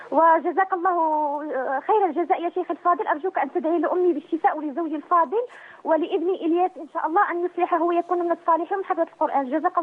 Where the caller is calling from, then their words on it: Morocco; من المغرب.